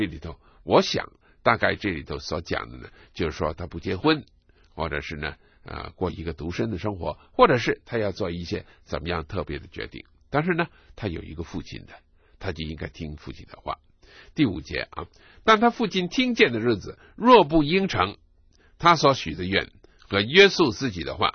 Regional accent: China; 特别是我们中国人啊，有一种呢反叛的个性在我们的个性当中

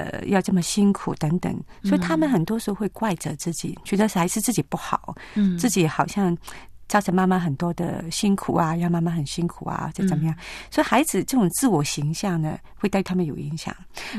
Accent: China; 其实我们中国人不很善于表达自己感受，

